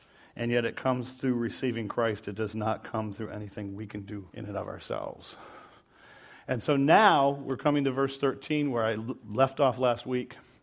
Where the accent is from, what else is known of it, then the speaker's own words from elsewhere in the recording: Ireland; One thing I love about being Irish is that we are a people who are philosophers.